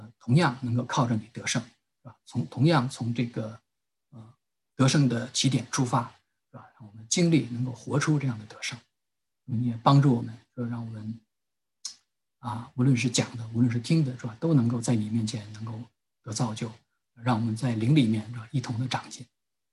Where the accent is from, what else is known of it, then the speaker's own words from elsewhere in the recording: China; 所以我们中国人才说嘛，这个宁为太平狗，不做乱世